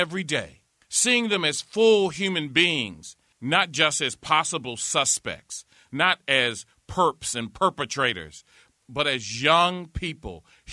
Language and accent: English; Baltimore, Maryland, United States; particularly here in my hometown of Baltimore.